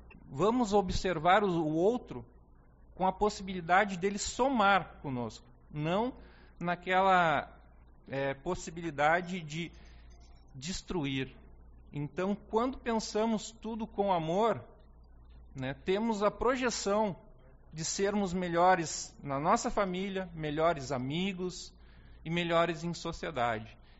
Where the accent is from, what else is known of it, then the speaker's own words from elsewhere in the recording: Uruguaiana, Rio Grande do Sul, Brazil; Eu sou um guri de Uruguaiana, né? Nasci em Uruguaiana, na antiga Santa Casa Velha, na antiga Santa Casa, né? Hoje Santa Casa Velha, do bairro Cabo Luiz Quevedo